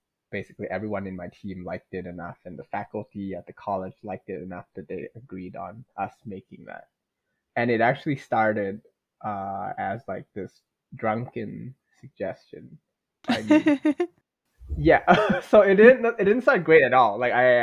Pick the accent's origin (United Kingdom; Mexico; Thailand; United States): Thailand; growing up in Thailand as a boy, eventually I hit an age.